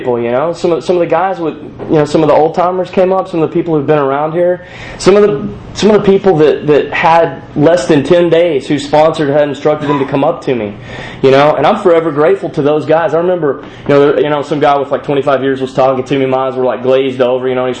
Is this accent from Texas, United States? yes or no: yes; Texas, United States; You know, because I grew up in Texas, you know, and, you know, I had a Jeep.